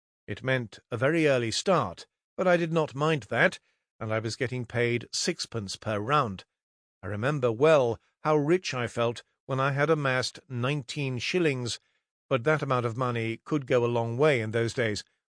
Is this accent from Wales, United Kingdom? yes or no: no; Maidstone, South East England, United Kingdom; born there; also born or lived in Southern Rhodesia; I was born in Maidstone on the 27th of January 1945, when my parents were living in Kent. My brother John was also born in Maidstone.